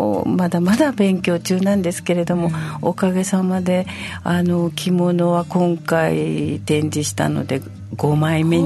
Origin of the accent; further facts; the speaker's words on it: Tokyo, Japan; now in Okinawa, Japan; 私はあの東京出身なんですけれども、うん、主人の仕事の関係で沖縄にご縁がありまして、まあもう31年になるんですけど